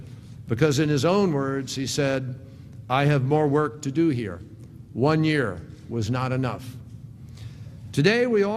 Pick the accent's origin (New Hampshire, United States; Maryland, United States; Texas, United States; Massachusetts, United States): Massachusetts, United States; Glenn was from my home state of Massachusetts